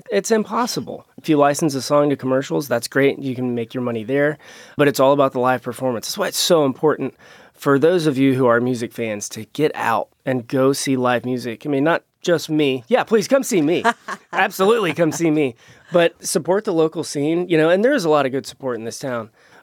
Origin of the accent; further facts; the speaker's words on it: Bethel, Ohio, United States; how far is Bethel, Ohio, from, which is my hometown, to Memphis?